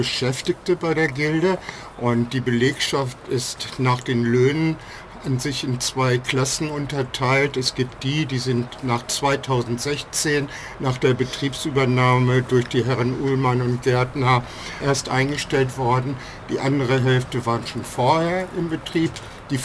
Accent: Hanover, Lower Saxony, Germany; Und ich als Hannoveraner finde das natürlich auch schade, dass das alte Gildebrauhaus in der Form gar nicht mehr geben wird.

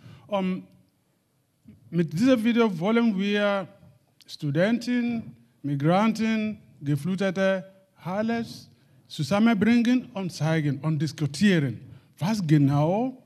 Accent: Nigeria; German is a second language; now in Germany; Ich komme aus Nigeria

